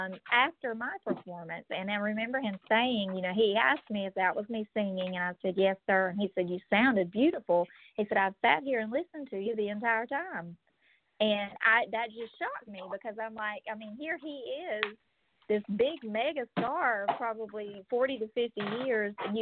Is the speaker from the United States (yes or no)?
yes; Conway, South Carolina, United States; I'm from the Conway Myrtle Beach area. That's where I was born and raised. I was born in Grand Strand Hospital. I was raised out near Surfside, down near Saucus Tea.